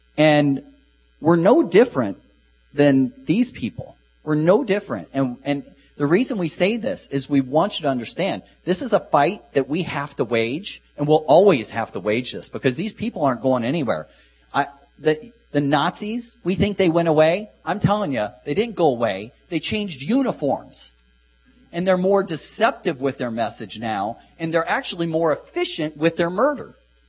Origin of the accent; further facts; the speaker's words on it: Ohio, United States; I grew up in Ohio, in Allen County.